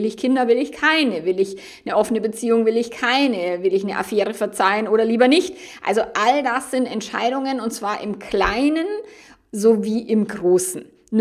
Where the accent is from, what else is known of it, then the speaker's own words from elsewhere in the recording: Bavaria, Germany; Also ich glaube, bei uns in Bayern schon immer nur, da heiraten wir heute gefälligst